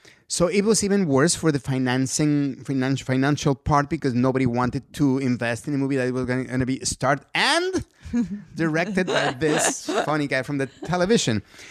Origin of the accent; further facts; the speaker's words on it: Mexico; I mean, I'm a guy from Mexico.